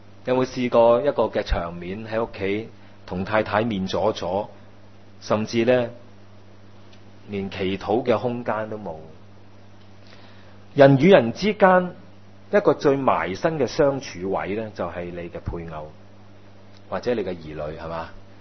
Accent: China; 我們中國人說養兒方知父母恩

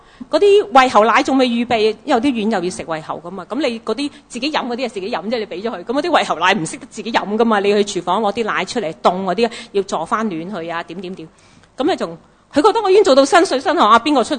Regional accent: Guangdong, China; 佢我哋廣東人話齋咧，佢把口衰啊。

